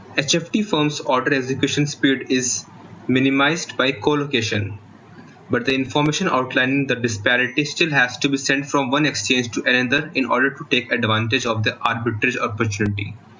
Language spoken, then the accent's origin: English; New Delhi, Delhi, India; I am from New Delhi, India, and currently pursuing my Bachelor of Technology in Computer Science.